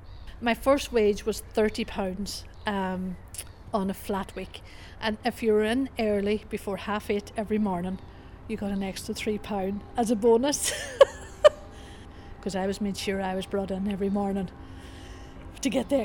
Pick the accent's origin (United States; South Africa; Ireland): Ireland; Killybegs, Ulster; I'm from Killybegs, and I have lived in Killybegs all my life